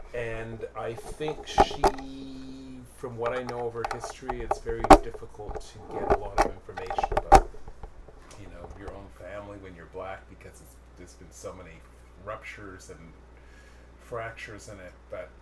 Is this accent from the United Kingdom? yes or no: no; Montreal, Quebec, Canada; born there; I was born in Montreal, December 28th, 1954. I'm the second child, so I have an older brother. My father is also a Montreal native